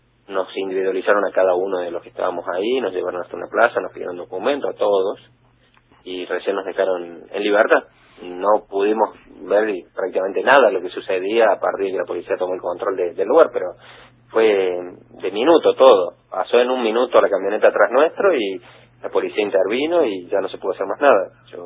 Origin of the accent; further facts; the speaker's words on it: Córdoba, Argentina; De Córdoba capital.